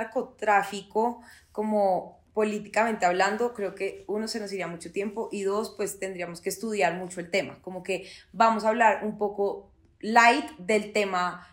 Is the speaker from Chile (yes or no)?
no; Colombia; nosotras, como colombianas, Colombia es un país en donde el narcotráfico